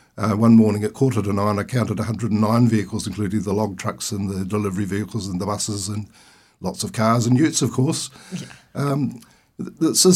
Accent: Rockville, Tasman, New Zealand; also born or lived in Stoke; Well, I was born in Golden Bay, and my parents had a dairy farm at Rockville on Parr Road, spelled P-A-H.

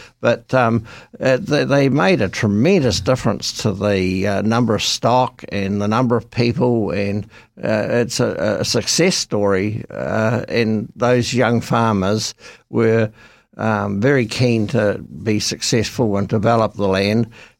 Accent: Cheviot, Canterbury, New Zealand; Yes, I grew up in Cheviot, which is a farming district, and the main occupation was related to sheep farming in that area

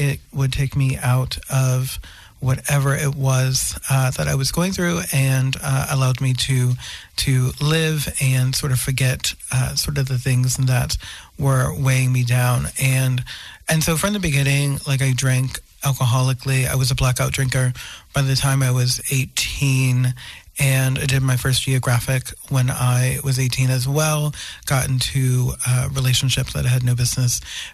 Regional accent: New Orleans, Louisiana, United States; And So I grew up in New Orleans. I come from a long line of alcoholics and drug addicts.

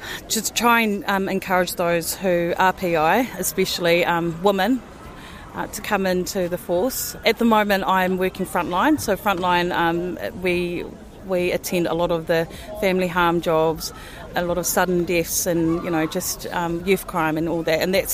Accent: Samoa; So I am from Western Samoa. My parents migrated here in the early 60s, I think, yeah.

